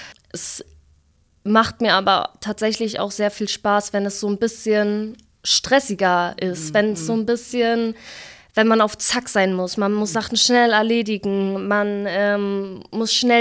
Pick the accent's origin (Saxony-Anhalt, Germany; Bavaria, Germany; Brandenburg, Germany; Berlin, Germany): Berlin, Germany; now in Hanover, Germany; bin dann aber doch in Hannover kleben geblieben. Eigentlich komme ich nämlich aus Berlin und wollte nur 2 Jahre in Hannover bleiben. Ja, jetzt sind es schon 4.